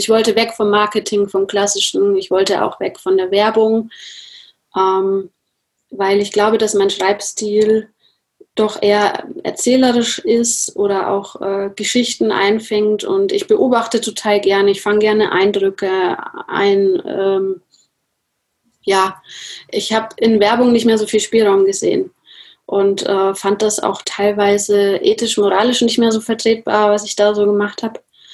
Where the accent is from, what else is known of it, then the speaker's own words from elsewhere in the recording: Nuremberg, Bavaria, Germany; ich komme aus Nürnberg.